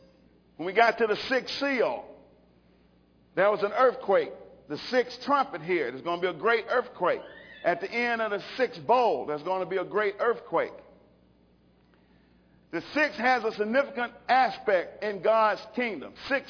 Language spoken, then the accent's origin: English; Alabama, United States; I was raised in Alabama. Prejudice is all get out.